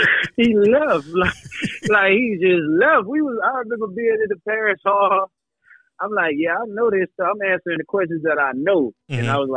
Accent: Miami, Florida, United States; we grew up in Miami.

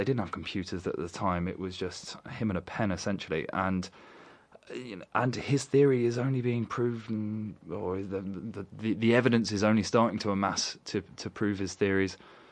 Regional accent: London, United Kingdom; this one really is a shout-out to London. This is my hometown.

